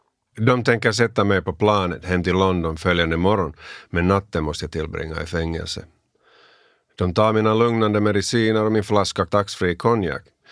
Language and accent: Swedish; Helsinki, Uusimaa, Finland; also born or lived in Sipoo; Jag är född i Botby gård i östra Helsingfors och delvis uppvuxen där, delvis i Sibbo, dit vi flyttade när jag skulle börja i tredje klassen i folkskolan.